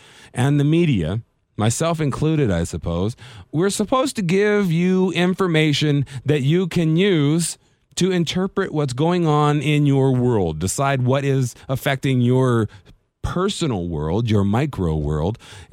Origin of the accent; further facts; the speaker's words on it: Las Vegas, Nevada, United States; where I'm broadcasting from, this beautiful town of Las Vegas, my hometown.